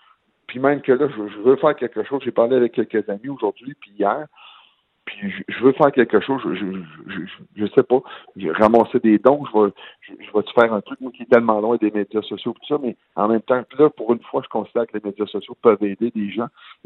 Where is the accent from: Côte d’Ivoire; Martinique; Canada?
Canada; Lac-Drolet, Quebec; Oui, mon village natal, exactement.